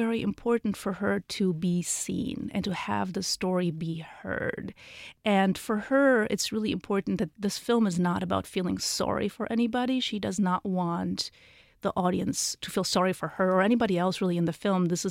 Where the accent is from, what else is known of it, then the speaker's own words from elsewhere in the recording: Germany; also born or lived in Poland; now in Los Angeles, United States; I am from Poland and I grew up in Germany. I've lived in LA for 13 years now